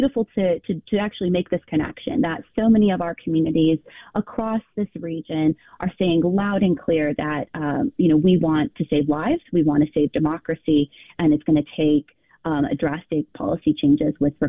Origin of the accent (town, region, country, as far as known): Midwest, United States